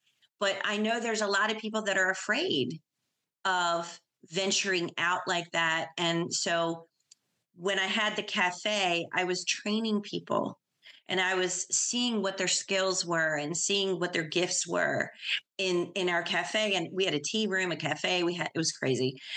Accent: Maryland, United States; And we're from Maryland, so we use crab meat too.

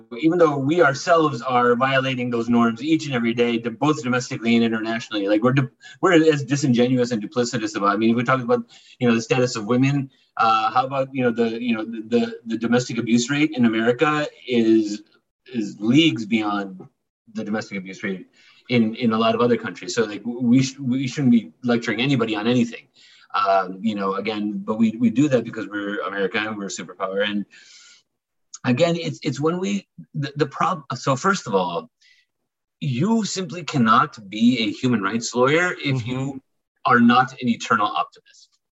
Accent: Norfolk, Virginia, United States; born there; But so imagine for an entire generation of brown Americans like myself, I always tell people I was actually born in Norfolk, Virginia.

